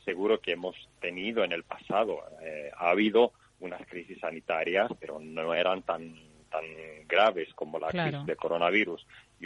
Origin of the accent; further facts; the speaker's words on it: Greece; yo como quiero ir a mi país de origen, Grecia.